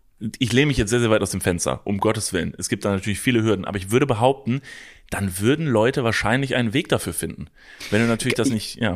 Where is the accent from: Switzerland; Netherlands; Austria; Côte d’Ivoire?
Netherlands; German is a second language; ich komme aus den Niederlanden und bei uns in Niederlanden ist alles 15 Euro